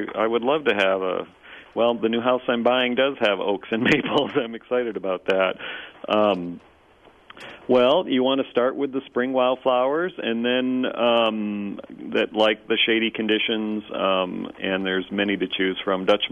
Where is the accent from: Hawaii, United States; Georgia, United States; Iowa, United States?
Iowa, United States; I had it native in my Missouri garden, and obviously native in where I grew up in Iowa